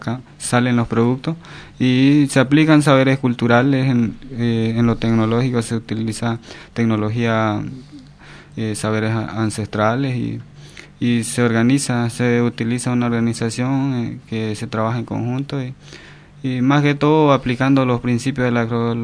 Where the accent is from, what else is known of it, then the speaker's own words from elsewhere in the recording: Ascensión de Guarayos, Santa Cruz, Bolivia; que es el municipio de Ascensión de Guaray, en especial a la comunidad Laguna Corazón, que es la cual de donde yo vengo